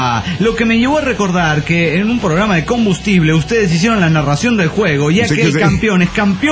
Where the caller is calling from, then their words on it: Coacalco, State of Mexico, Mexico; Hola, ¿cómo están, amigos? … de Coacalco, Edomex.